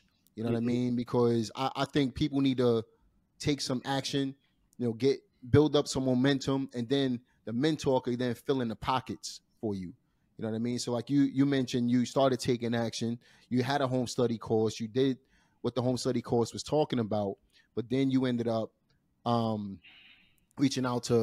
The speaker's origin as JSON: {"language": "English", "town": "Brooklyn", "region": "New York", "country": "United States", "said": "Yeah, as you know, I'm from Brooklyn myself, man."}